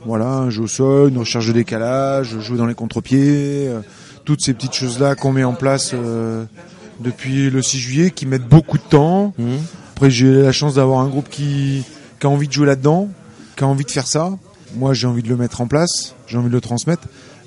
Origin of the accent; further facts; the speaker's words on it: Le Mans, Pays de la Loire, France; Je viens du Mans, j'ai 45 ans, 2 enfants, mariés.